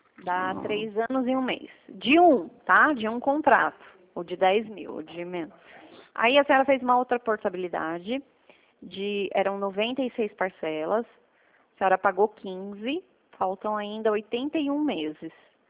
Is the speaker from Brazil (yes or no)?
yes; São Paulo, Brazil; sou de São Paulo.